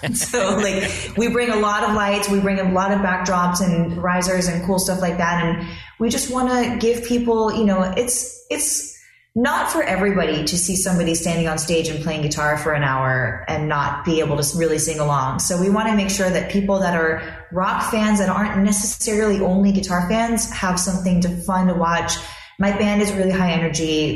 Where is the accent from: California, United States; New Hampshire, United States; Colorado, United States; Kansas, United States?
California, United States; Los Angeles; You know, I'm from Los Angeles and I love LA. Like, I love where I'm from. I love my hometown.